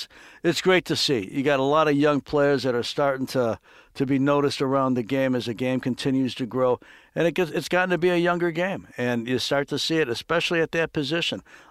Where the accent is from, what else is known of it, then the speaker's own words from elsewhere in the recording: Chicago, Illinois, United States; now in California, United States; I've been in California a long time, though, so I've been very spoiled after growing up in Chicago and going to Wrigley Field in early April